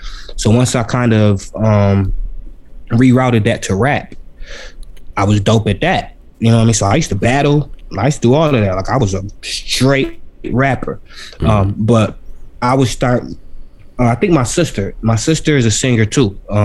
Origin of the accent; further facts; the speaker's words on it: New York, United States; You know, I'm from New York, so I got this big fitted hat on.